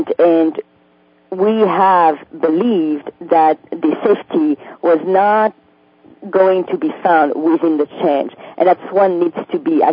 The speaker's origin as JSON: {"language": "English", "country": "France", "moved": "yes", "lives_now": "United States", "said": "if I take my personal experience when I came from France to come to United States, I had that feeling that the change was necessary"}